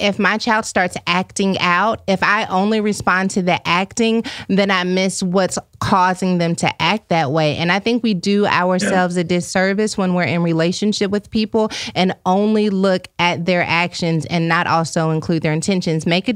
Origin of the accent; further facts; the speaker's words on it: California, United States; I was also born and raised in the Bay, where I reside to this day. The Bay Area is home.